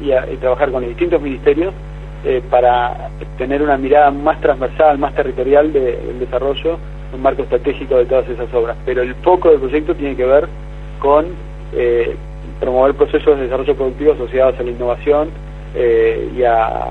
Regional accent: Comodoro Rivadavia, Chubut, Argentina; also born or lived in Sarmiento; yo soy chubutense, ¿no? Yo nací en Sarmiento y luego a los 8 años me fui a vivir a Comodoro Rivadavia, donde estudié y me formé

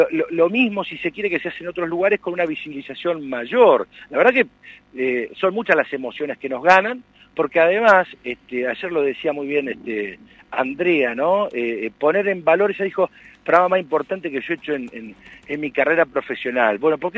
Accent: Patagonia, Argentina; siendo patagónico, ¿no?

